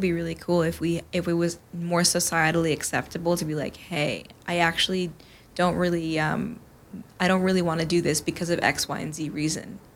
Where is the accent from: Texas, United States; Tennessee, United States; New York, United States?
New York, United States; New York City; I grew up in New York City. I was super passionate about music.